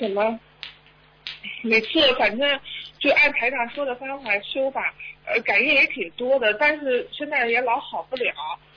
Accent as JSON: {"language": "Chinese", "region": "Xinjiang", "country": "China", "said": "那个，我是新疆的。"}